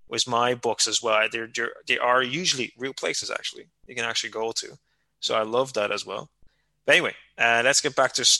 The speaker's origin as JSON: {"language": "English", "country": "Spain", "tie": "born or raised there", "said": "Now, growing up in Spain, I can tell you that."}